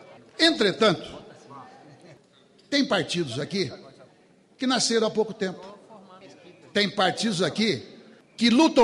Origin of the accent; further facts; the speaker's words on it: Serra Azul, São Paulo, Brazil; Na minha terra, Serra Azul, dizem que o pior cego é aquele que não quer ver.